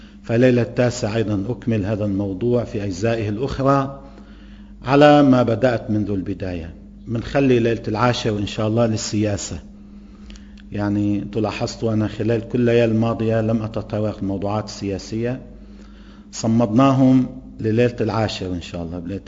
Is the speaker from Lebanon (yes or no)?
yes; Lebanon